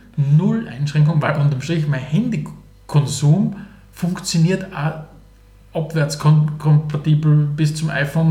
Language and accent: German; Styria, Austria; Aus der Oststeiermark.